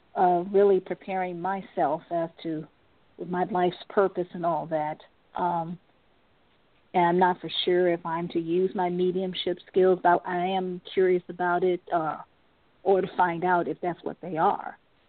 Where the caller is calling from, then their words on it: Cleveland, Ohio, United States; I'm calling from Cleveland, Ohio.